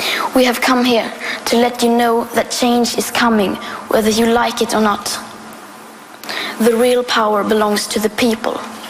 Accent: Sweden; I am 15 years old and I'm from Sweden.

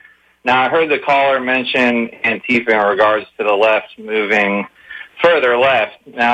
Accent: St. Petersburg, Florida, United States; I'm from St. Pete.

